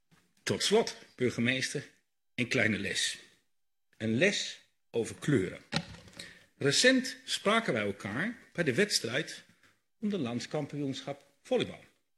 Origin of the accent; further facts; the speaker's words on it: Groningen, Netherlands; born there; Zelf ben ik geboren in het Gronings Land